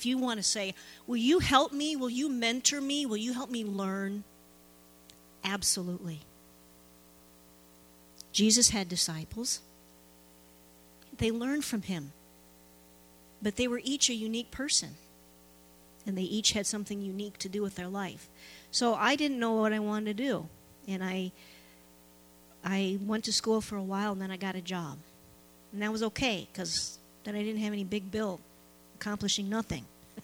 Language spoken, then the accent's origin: English; Shannon, Illinois, United States; I was born and raised in Shannon, Illinois. It's a little bump in the road down here a ways. It's a metropolis of, I think it's down to 700 people.